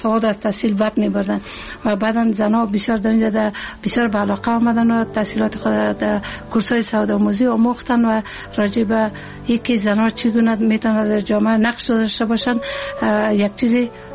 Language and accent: Persian; Ghorband, Parwan, Afghanistan; also born or lived in Kabul; که ما در 56 سال قبل در یک فامیلی روشن فکر به دنیا آمدیم و مکتب دوره ابتدایی را در غربند اتمام رساندیم و دوره لیسه را در لیسه شدرانی شهر کابل تمام کردیم.